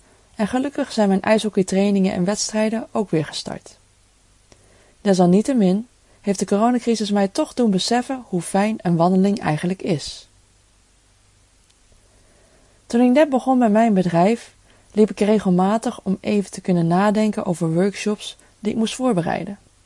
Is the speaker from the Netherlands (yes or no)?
yes; Gelderland, Netherlands; Ik kom uit een klein dorp in Apeldoorn-omgeving.